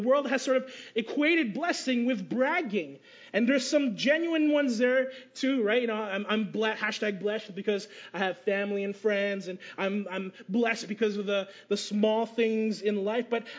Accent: Canada; And I'm like, "Mom, I'm Canadian, not Filipino," right?

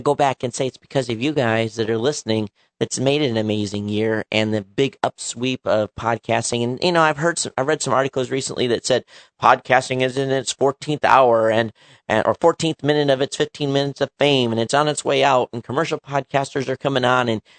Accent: Quincy, Michigan, United States; I was raised in Michigan in a very rural community, and actually Quincy, Michigan.

